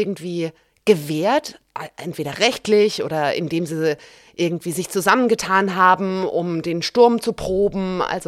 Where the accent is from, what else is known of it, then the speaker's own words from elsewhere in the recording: Freisbach, Rhineland-Palatinate, Germany; Unter anderem in Freisbach, wie du gesagt hast, meine Heimatgemeinde, meinem Heimatdorf.